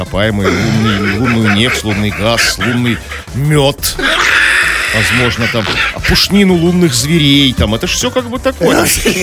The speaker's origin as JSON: {"language": "Russian", "country": "Belarus", "said": "Мы, белорусы"}